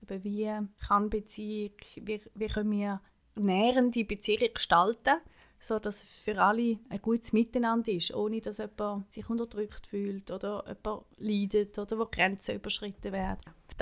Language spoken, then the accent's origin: German; Thurgau, Switzerland; moved away; ich töne ja ganz anders und man hört, dass ich ursprünglich nicht von da bin. Ich bin aus dem Thurgau und mein meister Grund, warum ich vor vielen Jahren, über 20 Jahre hierher gekommen bin und da geblieben bin.